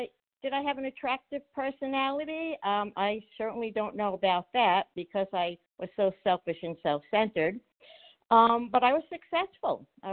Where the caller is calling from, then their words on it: Florida, United States; I'm calling from Florida.